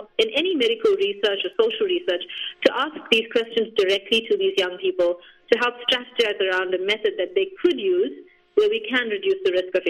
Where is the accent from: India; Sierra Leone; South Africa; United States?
South Africa; Johannesburg, Gauteng; Yes, I mean, I'm from Johannesburg in South Africa, and so HIV is not something that's distant or remote to me.